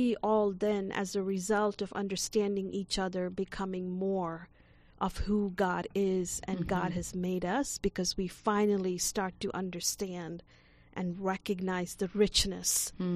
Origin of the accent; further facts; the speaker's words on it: India; I am from India.